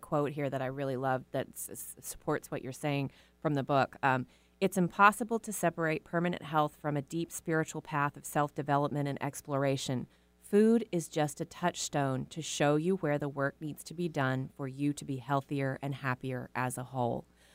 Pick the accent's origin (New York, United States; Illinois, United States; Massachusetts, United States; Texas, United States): Texas, United States; because I was raised in Texas, so I'm far from my belief system